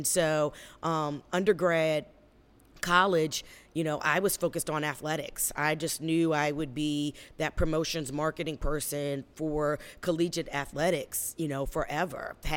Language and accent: English; York County, United States; growing up in York County, you know, it was still, you know, it wasn't minority.